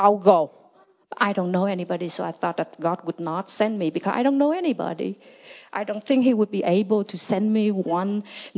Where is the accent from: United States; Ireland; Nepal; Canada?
Nepal; English is a second language; I'm from Nepal. I am a pastor.